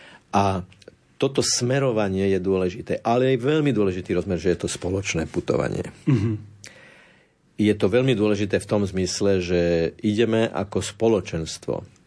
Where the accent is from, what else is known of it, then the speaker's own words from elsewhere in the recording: Bratislava, Bratislava Region, Slovakia; Ja tiež nehovorím, že som od Viedne, ale poviem, že som z Bratislavy.